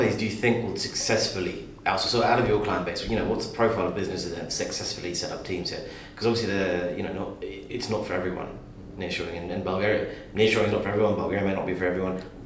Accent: United Kingdom; I'm British myself

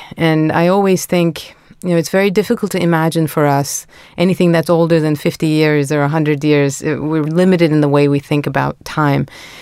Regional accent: Istanbul, Turkey; Well, I was lucky enough to have been born and raised in Istanbul and had my childhood mostly in the backyard of our apartment building with cats.

